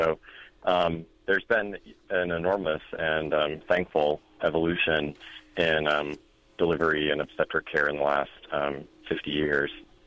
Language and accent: English; Maine, United States; I'm from Maine in the Northeast, and my grandmother gave birth to 9 children, all under anesthesia.